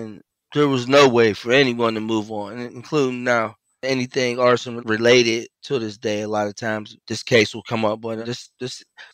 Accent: Pittsburgh, Pennsylvania, United States; Yes. Yeah, I grew up in Pittsburgh.

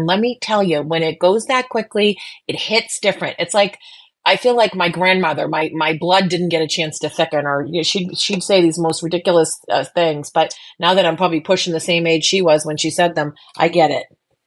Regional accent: Boston, Massachusetts, United States; I'm Boston Irish, so you got to go to the negative.

